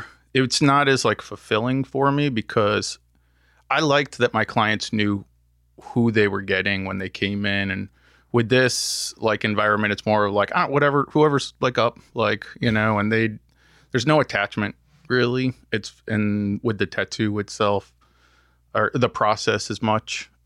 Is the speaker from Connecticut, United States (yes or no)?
yes; Connecticut, United States; Connecticut.